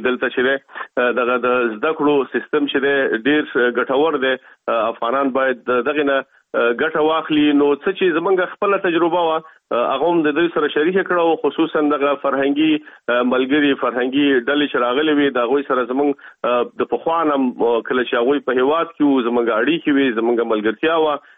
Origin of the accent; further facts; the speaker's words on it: Kabul, Afghanistan; moved away as an adult; په افغانستان کې خو په کابل کې مونږ اوسېدلو، او هلته زما عمر دومره نه و. تقریبا په 21 کلنۍ کې زه د افغانستان نه راوتلی یم،